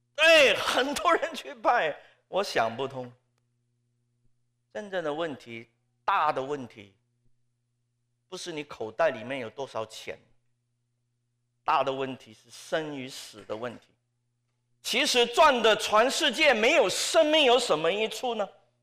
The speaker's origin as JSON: {"language": "Chinese", "country": "China", "said": "只会使到我们中国优秀的5000年的深厚的文化，中华民族失去我们的灵魂啊。"}